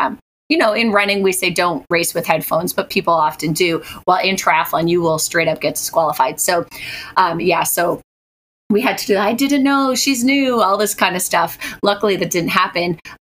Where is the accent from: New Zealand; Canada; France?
Canada; Hamilton, Ontario; now in Toronto, Canada; No, I actually grew up in Hamilton.